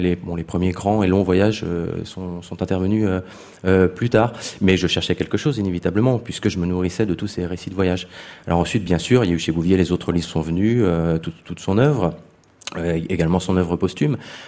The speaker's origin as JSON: {"language": "French", "town": "Fougères", "region": "Brittany", "country": "France", "tie": "born or raised there", "said": "Je suis Fougeray, je viens de Fougères. Je suis né là-bas."}